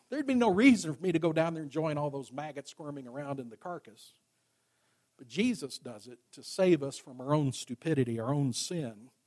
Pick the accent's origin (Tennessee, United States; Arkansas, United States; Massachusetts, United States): Arkansas, United States; I grew up in Arkansas. And in the summertime, out in the country